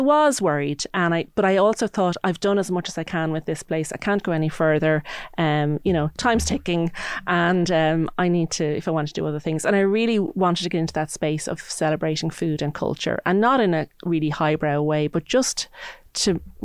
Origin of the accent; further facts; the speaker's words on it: Enniskerry, Leinster, Ireland; I grew up in Enniskerry, and it is a tourist village, really, with Powerscourt there.